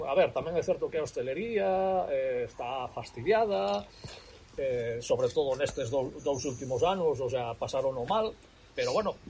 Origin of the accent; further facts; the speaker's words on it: Villarrubia de los Ojos, Castilla-La Mancha, Spain; born there; eu de nacemento non son, pero de nacemento realmente sí, nacín en Villarrubia de los Ojos del Guadiana, Ciudad Real.